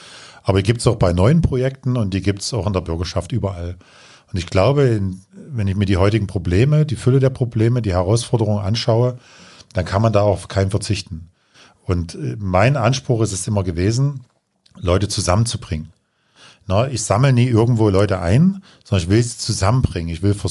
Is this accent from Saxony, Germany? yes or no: yes; Dresden, Saxony, Germany; Dresden ist meine Heimat, hier bin ich geboren, aber Sachsen ganz genauso